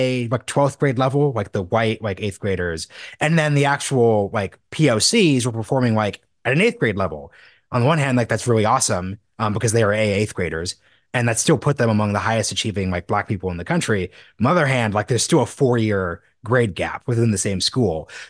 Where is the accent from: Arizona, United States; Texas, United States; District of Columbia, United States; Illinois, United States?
Texas, United States; So I'm coming from Texas, right? So a lot of my Texas context in school choice is like